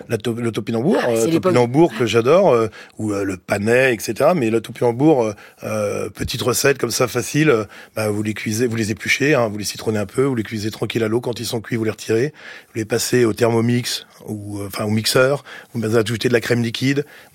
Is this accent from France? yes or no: yes; Brittany, France; Moi, je suis breton.